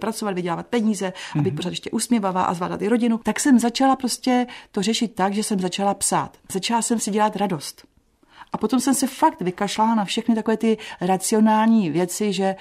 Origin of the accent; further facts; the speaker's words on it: Vsetín, Zlín Region, Czechia; now in Prague, Czechia; Já jsem ze Vsetína odcházela v polovině 90. let, ale vracím se tam pravidelně, musím se tam vracet.